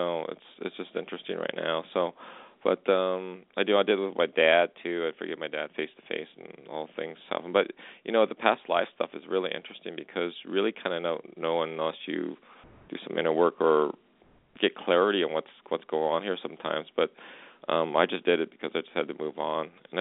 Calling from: Alberta, Canada; I'm in Alberta.

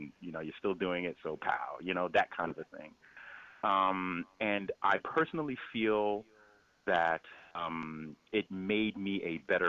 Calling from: Piscataway, New Jersey, United States; I am calling from Piscataway, New Jersey

